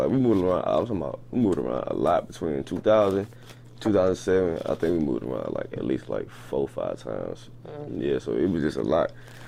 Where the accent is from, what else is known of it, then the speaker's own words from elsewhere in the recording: Albany, Georgia, United States; also born or lived in Broxton, United States; So, I said I was from Albany, so around, like, 2007, I moved to a small city called Broxton, Georgia.